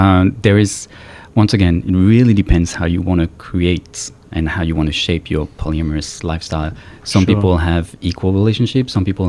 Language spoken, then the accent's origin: English; France; I'm from France, so we went to France last summer